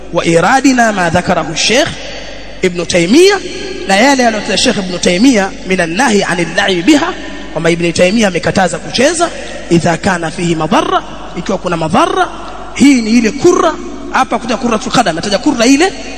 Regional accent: Pangani, Tanga Region, Tanzania; Mimi ambaye natoka Pangani niko tayari nitabakia

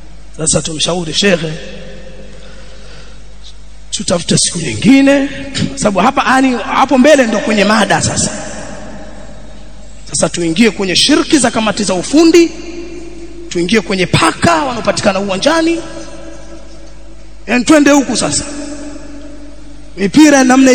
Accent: Pangani, Tanga Region, Tanzania; Mimi ambaye natoka Pangani niko tayari nitabakia

